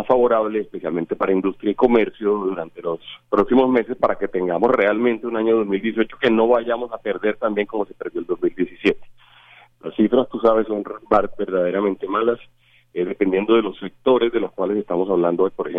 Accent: Colombia; como colombianos y como personas que están al frente de la economía

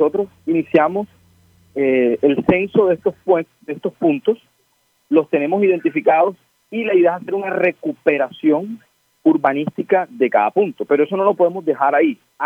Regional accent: Barranquilla, Atlántico, Colombia; Mientras nosotros como barranquilleros no cambiemos el chip con respecto a eso

